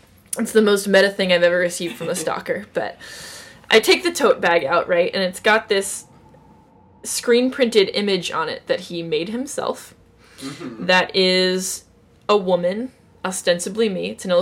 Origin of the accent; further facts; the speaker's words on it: Florida, United States; I think he knows I'm from Florida, right?